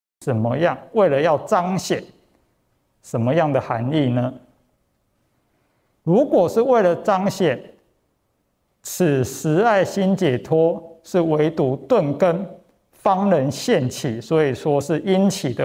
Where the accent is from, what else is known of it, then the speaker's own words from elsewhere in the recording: Taiwan; 就像说我是台湾人